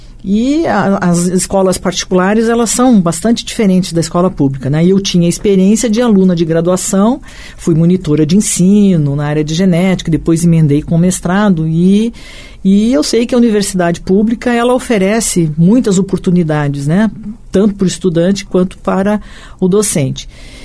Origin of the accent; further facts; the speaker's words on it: Curitiba, Paraná, Brazil; moved away as an adult; now in Campo Grande, Brazil; Eu fiz tudo na Federal do Paraná, eu sou natural de Curitiba, então fiz minha graduação, vim para cá em 86, vim para Campo Grande porque prestei o concurso na UFMS